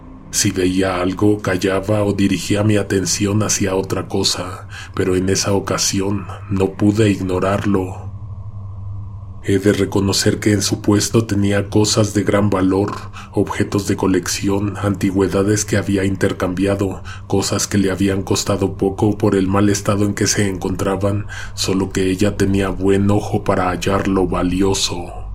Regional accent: Mexico City, Mexico; soy de la Ciudad de México, vivo muy cerca del Metro Morelos.

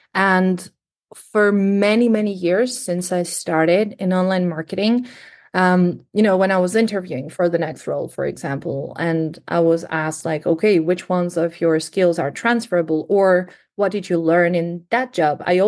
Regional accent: Greece; English is a second language; moved away as an adult; now in United Kingdom; I also have to say I'm from Greece. So all of that was in a previous lifetime back in Greece.

